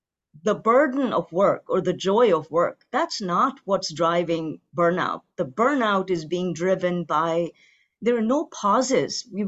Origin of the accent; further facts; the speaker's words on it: Pakistan; so I grew up in Pakistan. It's a different, the haves and the have-nots, the perspectives are so different.